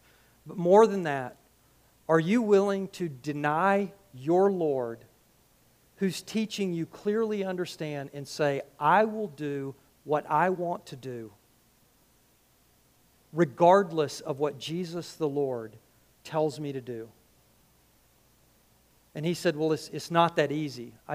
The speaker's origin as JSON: {"language": "English", "country": "United Kingdom", "said": "Sorry, like I'm British."}